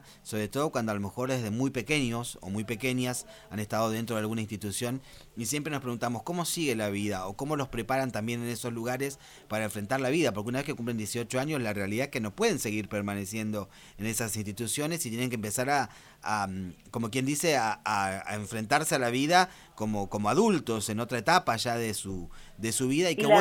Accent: Rafaela, Santa Fe, Argentina; yo que vengo de Rafaela, conocía ese lugar durante muchos años

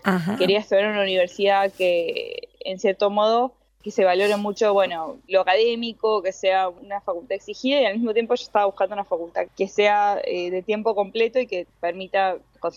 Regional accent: San Martín de los Andes, Neuquén, Argentina; also born or lived in Buenos Aires; Yo hice la primaria en el FASTA, que fue cuando nos mudamos de Buenos Aires a San Martín de los Andes, y el secundario lo hice en el CEPEN 28

